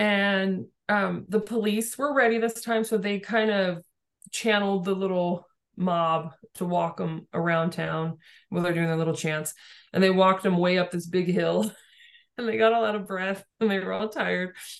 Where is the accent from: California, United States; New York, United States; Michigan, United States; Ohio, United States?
California, United States; La Mesa; So my hometown, La Mesa, I spent most of my young years there, La Mesa, California.